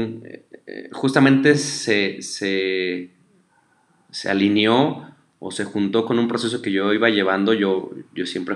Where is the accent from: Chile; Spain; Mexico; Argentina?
Mexico; Saltillo, Coahuila; nosotros somos de Saltillo, Coahuila